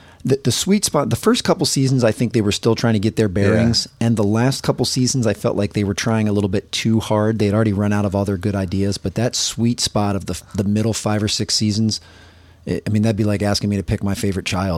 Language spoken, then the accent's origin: English; East Coast, United States; Oh, I mean, born and raised on the East Coast, probably not going anywhere till my kids grow up, but I love the West Coast.